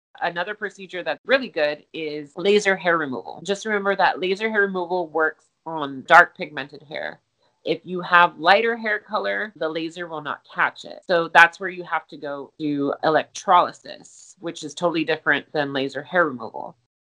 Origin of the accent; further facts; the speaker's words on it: Del Rio, Texas, United States; now in Corpus Christi, United States; I'm originally from Del Rio, Texas, but moved to Corpus to get my education. Never left.